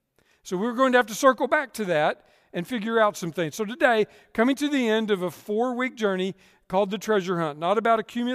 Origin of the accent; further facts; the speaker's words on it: Texas, United States; Growing up in Texas, I had to read a Sam Houston biography.